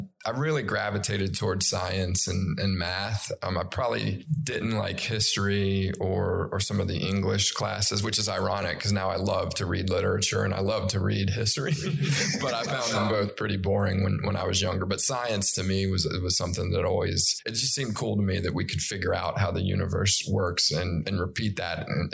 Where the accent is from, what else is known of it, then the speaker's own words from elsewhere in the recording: Washington, District of Columbia, United States; moved away as an adult; now in Charlotte, United States; I grew up in the Washington, D.C. area until I was about 28 years old. And then I moved down here for a consulting company that I was working for at the time that was expanding.